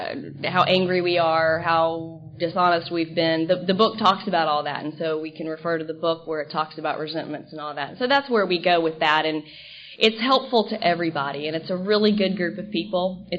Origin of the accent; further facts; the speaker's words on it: Dallas, Texas, United States; now in Seal Beach, United States; I'm originally from Dallas, Texas. I've lived in Seal Beach for about 4 months now, but I've been in California for a little over two years.